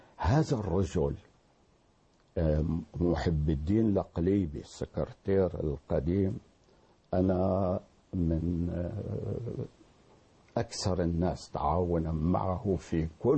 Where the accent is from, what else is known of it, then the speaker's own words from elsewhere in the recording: Damascus, Damascus Governorate, Syria; سنة 1952 كان عندنا في دمشق